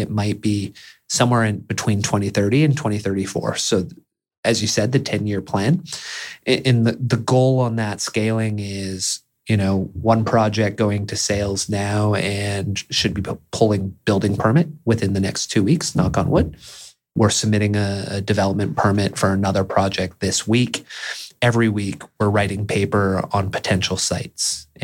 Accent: Mission, British Columbia, Canada; So I grew up in Mission, which, you know, so we could probably arguably. Relate.

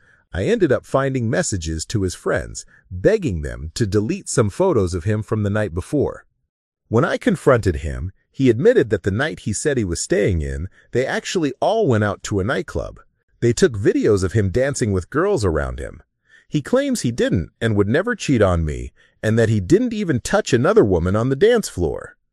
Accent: India; To answer 2 of the more frequent questions, yes, I am Indian.

